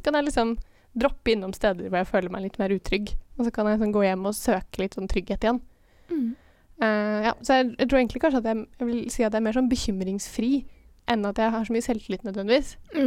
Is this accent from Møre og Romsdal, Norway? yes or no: no; Lillehammer, Innlandet, Norway; Jeg kommer fra Lillehammer.